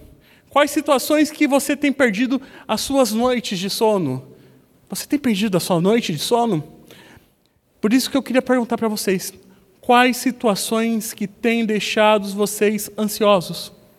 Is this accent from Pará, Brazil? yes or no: no; São Paulo, Brazil; principalmente de nós que somos paulistas.